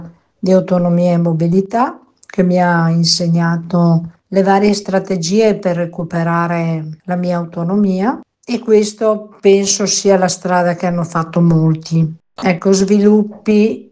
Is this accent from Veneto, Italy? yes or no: yes; Agordo, Veneto, Italy; sono di Agordo ma lavoro a Belluno